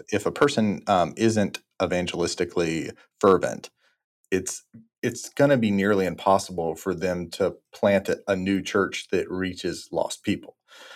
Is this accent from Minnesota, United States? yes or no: no; Florida, United States; I grew up in North Florida, and so I was headed to the World Golf Village area, you know, there around St. Augustine to go plant a church there, because that was the community that was growing and popping right there in North Florida. And that was my home